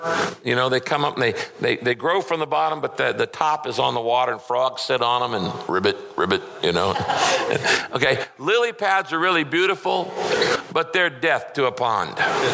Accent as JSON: {"language": "English", "region": "California", "country": "United States", "tie": "born or raised there", "said": "I grew up in Northern California. In our backyard, we had a little tiny lake."}